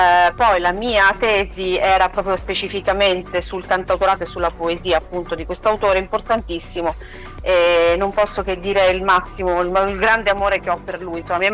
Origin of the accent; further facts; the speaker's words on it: Sicily, Italy; Quindi siamo siciliani nel mondo o in Sicilia, comunque sempre.